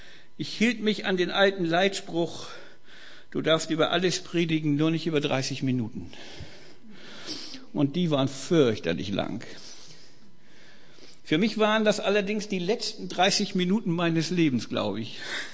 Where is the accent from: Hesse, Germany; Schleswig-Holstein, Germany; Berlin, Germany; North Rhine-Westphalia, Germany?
Schleswig-Holstein, Germany; Kiel; Ich komme ja aus Kiel ursprünglich, aber meine erste Predigt habe ich in München gehalten.